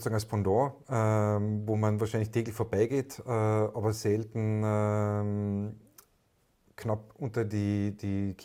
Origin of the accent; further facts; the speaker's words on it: Tyrol, Austria; Mein Urlaub führt mich ein paar Tage nach Osttirol, in meine alte Heimat